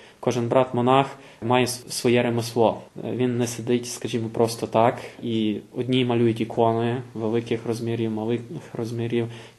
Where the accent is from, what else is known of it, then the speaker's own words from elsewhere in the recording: Lviv, Lviv Oblast, Ukraine; Ми Україна. О, Україна, Київ, Харків. Мені Львів.